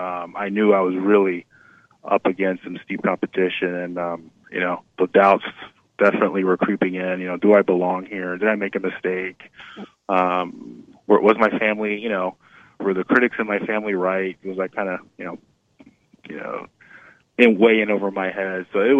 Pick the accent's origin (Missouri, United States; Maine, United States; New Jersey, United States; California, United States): New Jersey, United States; Kearny; where I grew up in Kearny, New Jersey, it's a blue-collar town.